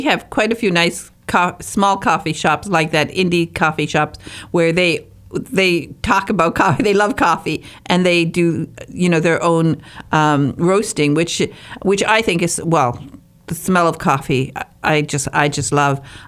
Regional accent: Michigan, United States; because I was from the Upper Peninsula of Michigan, and we still have wood stoves when I was a kid.

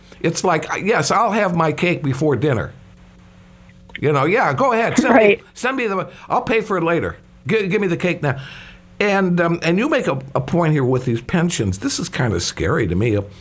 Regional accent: Illinois, United States; like my home state of Illinois

